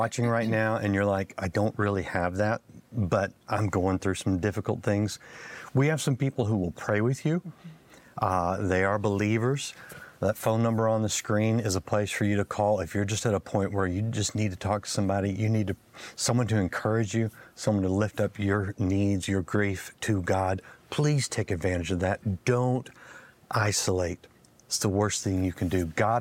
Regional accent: Texas, United States; and Texans are guilty of this. I am one of those, right? Because we're independent, right?

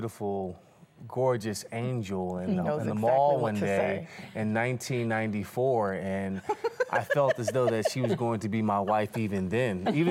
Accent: Philadelphia, Pennsylvania, United States; But I have to admit, I grew up in Philadelphia, so I wear the star on the helmet

